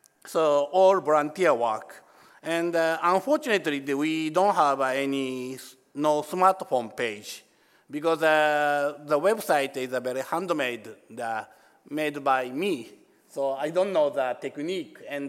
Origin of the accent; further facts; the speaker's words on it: Japan; So I'm from Japan.